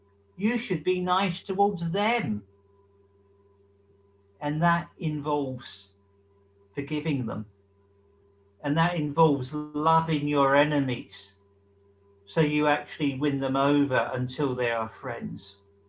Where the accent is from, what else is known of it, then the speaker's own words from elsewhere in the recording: Kilburn, London, United Kingdom; I was brought up in County Kilburn, when it was 90% Irish Catholic. And even though I was a bad Jewish boy, I was educated in an Irish Catholic school.